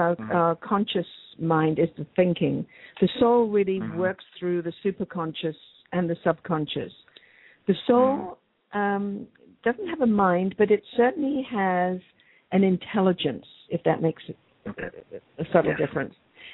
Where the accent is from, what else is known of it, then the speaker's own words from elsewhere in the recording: England, United Kingdom; Well, I grew up in England.